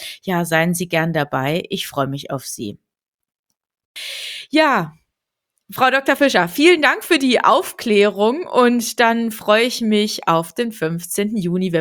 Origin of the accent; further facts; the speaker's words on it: Harz, Germany; Ich komme aus dem Harz